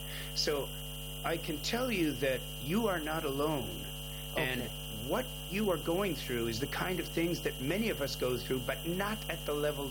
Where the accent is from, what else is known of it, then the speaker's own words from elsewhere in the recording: Canada; also born or lived in Japan; I personally, as a Canadian who I worked in Japan for 20 years